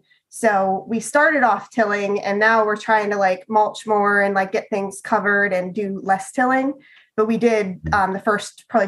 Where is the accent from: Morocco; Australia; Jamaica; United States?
United States; Pennsylvania; Well, I mean, I grew up in Pennsylvania, up in Northwest Pennsylvania. You know, I was pretty poor growing up.